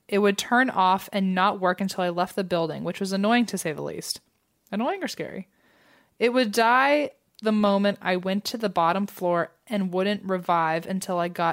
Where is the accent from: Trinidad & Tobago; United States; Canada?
Canada; Toronto, Ontario; I'm from Toronto, Canada.